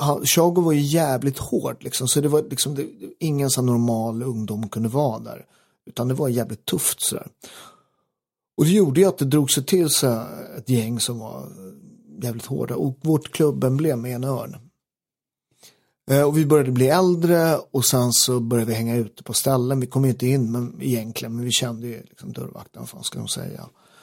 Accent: Upplands Väsby, Stockholm County, Sweden; jag är uppväxt i Väsby, så vi åkte ju liksom pendeltåget.

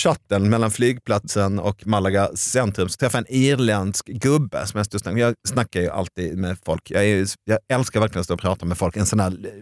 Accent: Sweden; Jag bara, nej, men jag är från Sverige.

